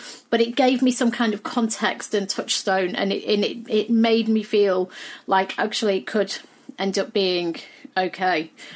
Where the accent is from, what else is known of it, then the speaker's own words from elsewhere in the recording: United Kingdom; scary system that I had no clue how to navigate as a Brit